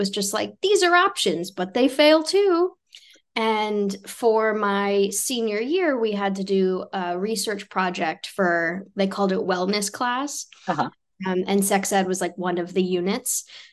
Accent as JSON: {"language": "English", "region": "Connecticut", "country": "United States", "tie": "born or raised there", "said": "So I grew up in Connecticut, which is a pretty liberal state in the United States, but it has some kind of colonial Puritan roots."}